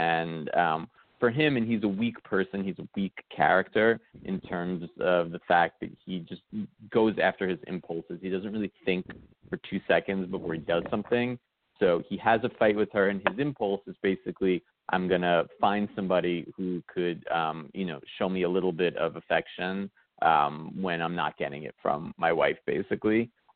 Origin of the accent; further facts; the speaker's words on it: New York, United States; I grew up in New York, and it was a very different New York when I grew up.